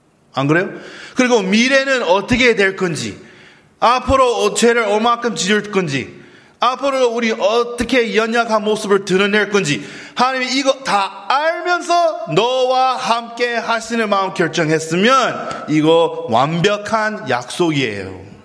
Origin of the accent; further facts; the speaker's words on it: United States; Korean is a second language; 예, 난 미국 사람이니까 미국 문화가 남편 아내 같이 설거지 하는 거예요.